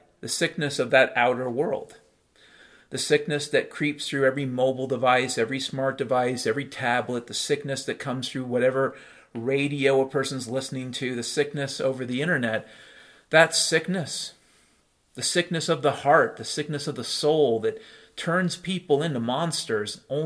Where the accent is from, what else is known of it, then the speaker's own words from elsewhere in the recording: Ireland; I'm Irish, I guess